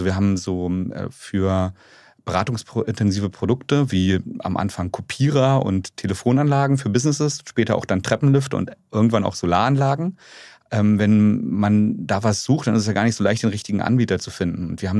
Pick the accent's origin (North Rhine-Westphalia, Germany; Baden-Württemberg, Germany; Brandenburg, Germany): Brandenburg, Germany; Strausberg; bin sehr, sehr bodenständig aufgewachsen in Strausberg, was super coole Kindheit war